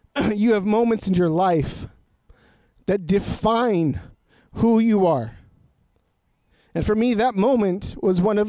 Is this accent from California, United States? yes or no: yes; San Diego, California, United States; we grew up in Southeast San Diego in Encanto, in kind of this big hilly area, right?